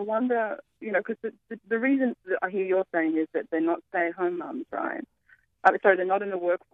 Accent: Australia; I'm Australian, and I know that this percentage of women not having children in Australia is in excess of about 26%.

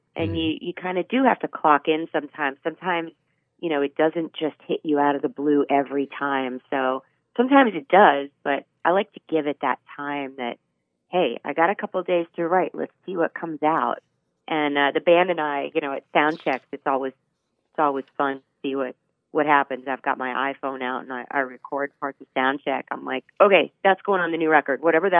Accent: Clearwater, United States; a huge festival in my hometown, Clearwater.

